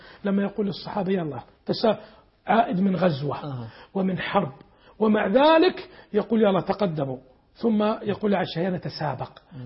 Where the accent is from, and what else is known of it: Saudi Arabia